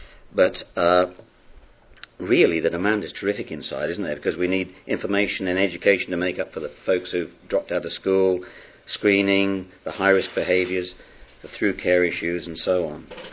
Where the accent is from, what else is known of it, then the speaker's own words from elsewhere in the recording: Scotland, United Kingdom; I was brought up in Scotland.